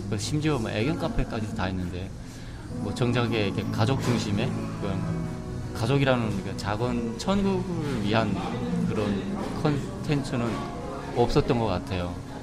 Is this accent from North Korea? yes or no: yes; North Korea; now in South Korea; 지금 저랑 같은 북한 사람들